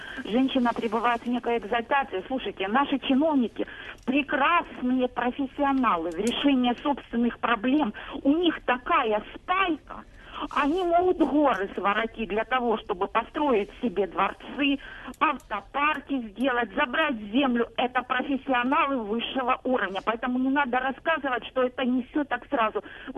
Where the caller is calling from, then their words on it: Luhansk Oblast, Ukraine; Я звоню из Луганской области.